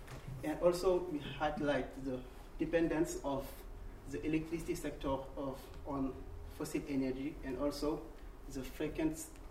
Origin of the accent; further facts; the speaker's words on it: Senegal; now in Tunisia; I'm from Senegal and I study in Tunisia.